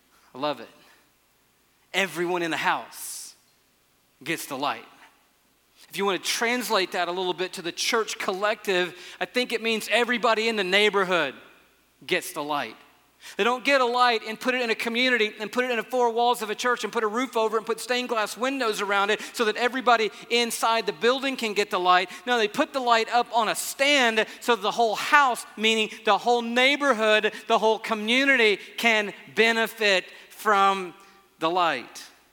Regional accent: Atlanta, Georgia, United States; born there; Center, which became Atlanta Medical Center, which is right over there on Boulevard, which is where I was born on June 30th, 1958.

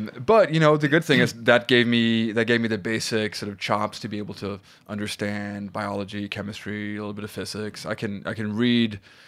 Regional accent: South Sweden, Sweden; I grew up in Sweden, in the south of Sweden.

